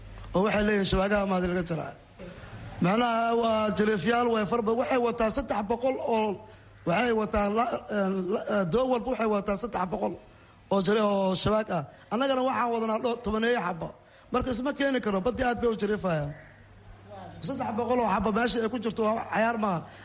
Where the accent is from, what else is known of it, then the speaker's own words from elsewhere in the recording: Jowhar, Middle Shabelle, Somalia; now in Bosaso, Somalia; gobolka shabeellaha dhexe jawaar baan ka imid. adu waxaan imid halkan 2001 baa imid halka boosaaso.